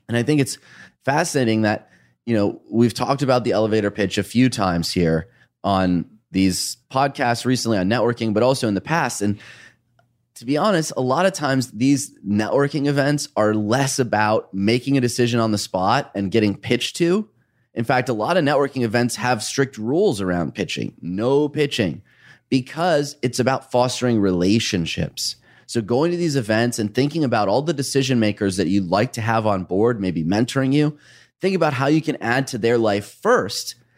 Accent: Italy; English is a second language; I'm about to start an NGO that's about educating people on a sustainable lifestyle in my home country of Italy.

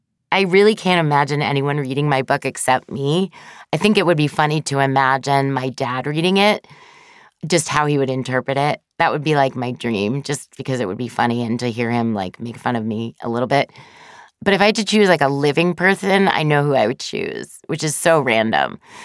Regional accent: New York City, New York, United States; also born or lived in Boston, United States; American Christian woman, but I grew up as a Jew in New York City. I began my life, however, as a WASP. I was born in Boston to an Ivy League literature professor and his wife

